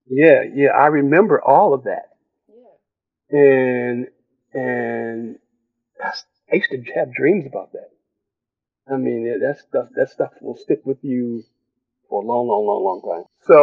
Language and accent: English; Detroit, Michigan, United States; so growing up in Detroit was good.